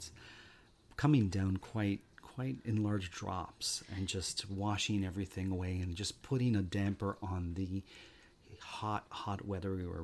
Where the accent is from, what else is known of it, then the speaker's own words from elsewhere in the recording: Canada; we said, well, we're Canadian. That's a Canadian flag.